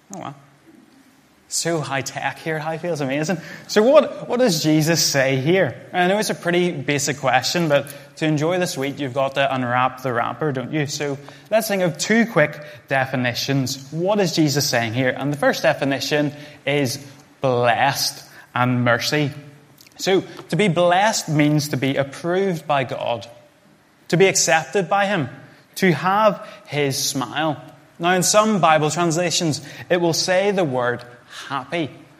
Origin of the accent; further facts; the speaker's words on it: Northern Ireland, United Kingdom; My church, growing up in Northern Ireland